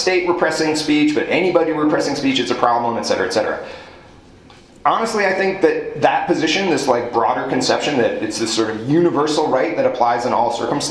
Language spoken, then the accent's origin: English; New Orleans, Louisiana, United States; also born or lived in Madison; now in San Francisco Bay Area, United States; I grew up in New Orleans. Of course, there was all sorts of scandals of Klan members in the force. And then I moved to the Bay Area, well, by way of Madison, but whatever. Now I'm in the Bay Area